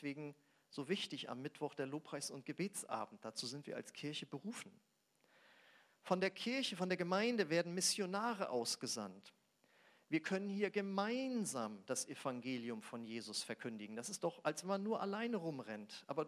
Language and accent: German; Braunschweig, Lower Saxony, Germany; Ja, ich komme aus Braunschweig.